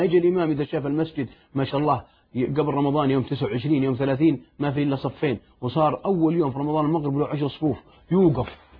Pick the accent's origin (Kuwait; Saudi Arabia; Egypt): Saudi Arabia; وعندنا في السعودية في البراري